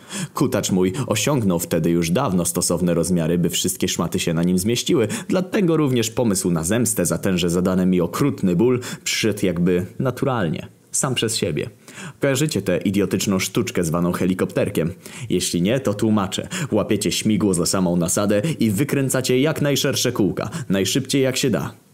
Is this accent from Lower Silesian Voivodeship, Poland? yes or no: yes; Wrocław, Lower Silesian Voivodeship, Poland; bo jestem z Wrocławia, a Dolny Śląsk to wcale nie jest prawdziwy Śląsk